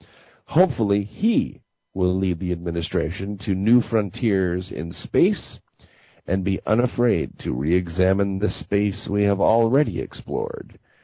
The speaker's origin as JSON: {"language": "English", "country": "United States", "said": "I do not feel that way as an American."}